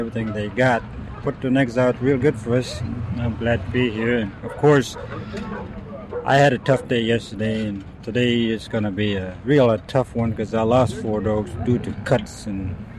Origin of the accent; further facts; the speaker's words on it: Ruby, Alaska, United States; I'm from Ruby there.